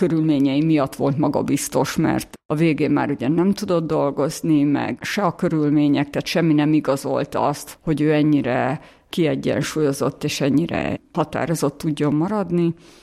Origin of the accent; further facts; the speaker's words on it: Sopron, Győr-Moson-Sopron, Hungary; én egy anyagi jólétbe születtem bele, és mivel én soproni vagyok, az osztrák határ közelsége miatt így hiába volt kommunizmus, meg szocializmus, nekünk mégis ilyen átjárhatóság volt